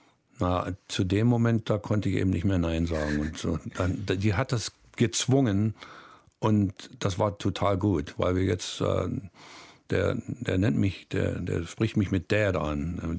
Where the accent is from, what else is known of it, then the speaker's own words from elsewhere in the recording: Germany; born there; moved away; Ja, das Einzige, was da drin steht, das bezeugt, dass ich von Deutschland komme. Mein Geburtsort, und da steht eben Deutschland drin.